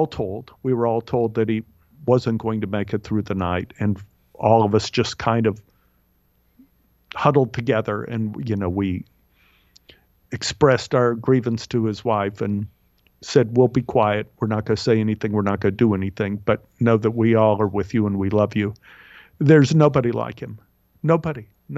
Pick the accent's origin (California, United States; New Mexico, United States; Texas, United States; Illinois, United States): Texas, United States; Dallas; A friend of mine from my neighborhood in Oak Cliff, Texas, Kay Callen.